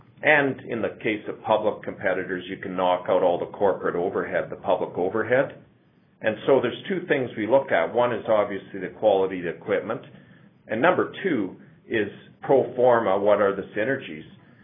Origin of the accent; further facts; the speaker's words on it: Canada; I guess as a Canadian, it saddens me